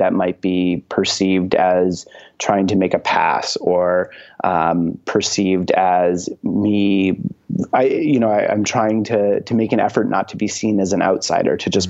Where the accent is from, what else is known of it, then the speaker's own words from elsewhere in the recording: Maine, United States; I'm from Maine. We don't have a whole lot of LGBTQ persons